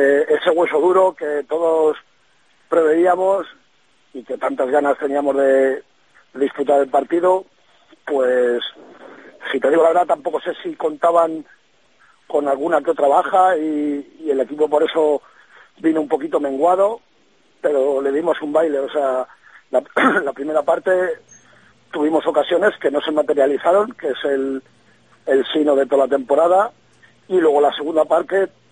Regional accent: Spain; primero como español, segundo como amante de este deporte

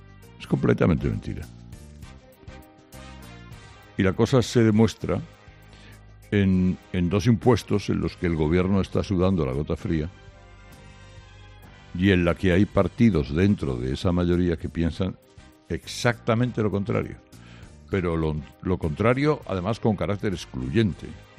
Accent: Bilbao, Basque Country, Spain; Y porque soy de Bilbao.

